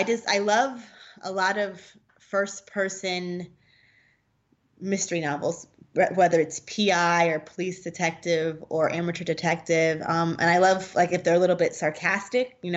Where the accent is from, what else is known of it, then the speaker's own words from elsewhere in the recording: New Jersey, United States; And I'm from New Jersey and Stephanie Plum is from New Jersey.